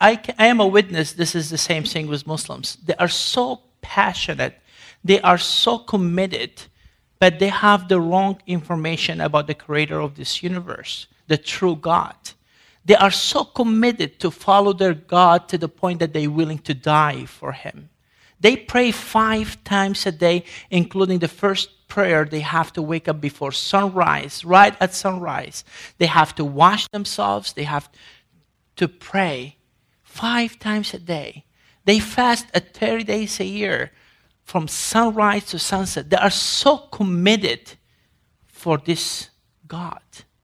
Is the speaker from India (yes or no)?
no; Sudan; English is a second language; also born or lived in Africa; now in United States; I was born in Africa. I grew up in Sudan. I came to America. Now I am African-American officially.